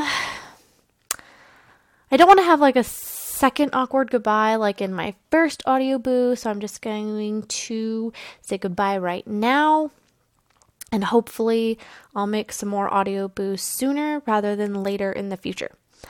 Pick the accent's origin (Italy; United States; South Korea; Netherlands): United States; And also, I'm American.